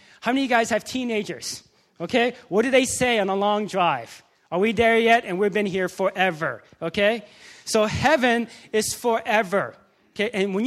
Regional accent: Atlanta, Georgia, United States; Okay, I grew up in Atlanta, Georgia.

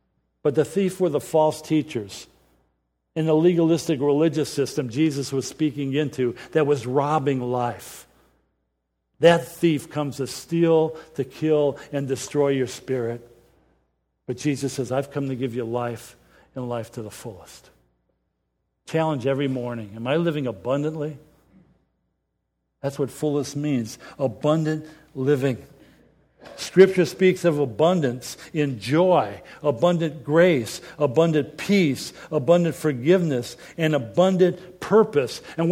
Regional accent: Detroit, Michigan, United States; now in Cleveland, United States; And I come from Detroit. This is minor league compared to that. But I felt exiled to Cleveland.

